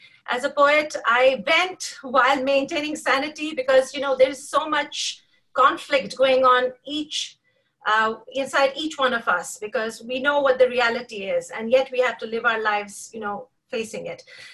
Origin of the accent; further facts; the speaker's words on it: Jammu and Kashmir, India; I was born in Kashmir of Kashmiri parents and lineage, and I greatly cherish Kashmiri heritage and culture to this day. I'm here for Kashmir and Kashmiris and humanity at large. I've lived in the valley of Kashmir through part of this upsurge of oppression.